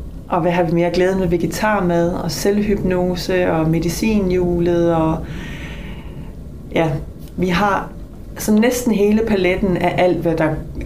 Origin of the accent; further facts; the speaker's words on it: Vojens, Region of Southern Denmark, Denmark; Men jeg kommer som sagt fra Vojensag, så det er en stor forbedring.